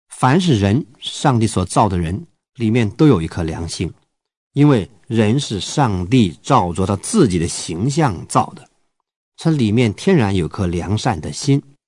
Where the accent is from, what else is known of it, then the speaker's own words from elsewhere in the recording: China; 我们中国人骂人说丧尽天良啊